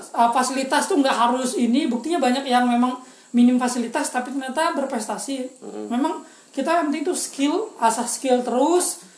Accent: Sanggau, West Kalimantan, Indonesia; Dulu di daerahku, di Sanggau, itu kami sering main Swarnet.

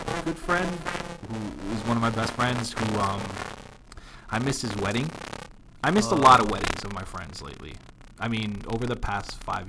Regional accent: Philippines; Well, I'm Filipino.

